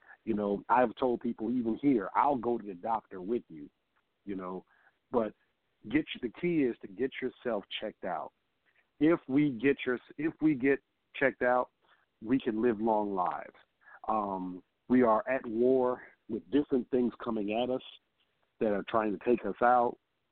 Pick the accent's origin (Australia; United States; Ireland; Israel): United States; New York; Hey, as the New Yorker in me, you know, it's one love.